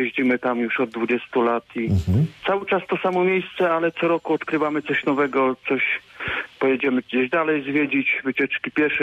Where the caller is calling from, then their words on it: Nowa Sól, Lubusz Voivodeship, Poland; No ja z Nowej Soli, to dla mnie takim miejscem wypadowym na weekendy